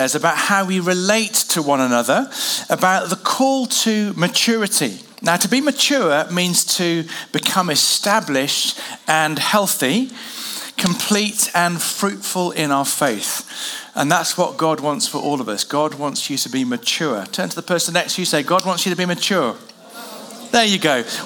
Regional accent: England, United Kingdom; My goodness, I'm very English, talking about the weather.

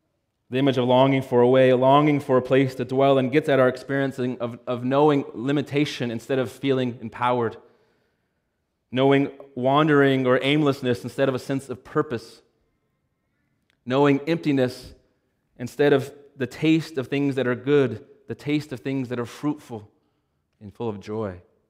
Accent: Pennsylvania, United States; my earliest memory of being lost was when I was a small child growing up in Pennsylvania.

